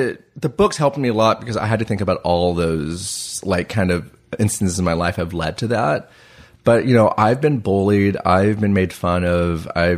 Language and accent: English; Dallas, Texas, United States; like when I grew up in Dallas and predominantly white society, and I feel like I was always inferior.